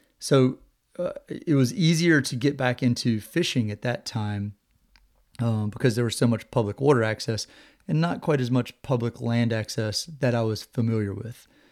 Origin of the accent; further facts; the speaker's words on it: Virginia, United States; I grew up in Virginia, kind of out in the middle of nowhere, little tiny town.